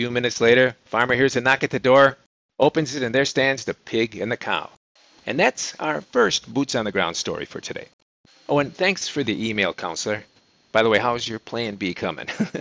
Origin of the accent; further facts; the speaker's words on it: Canada; I'm Canadian